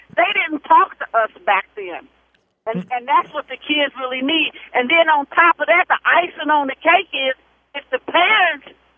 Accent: Indianapolis, Indiana, United States; And I'm from Indiana, Indianapolis, Indiana, and I don't feel that the teachers should whip children.

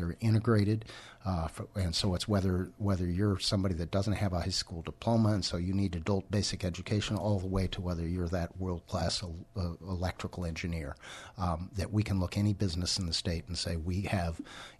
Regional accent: Council Bluffs, Iowa, United States; I come from a border community. I come from Council Bluffs, Iowa.

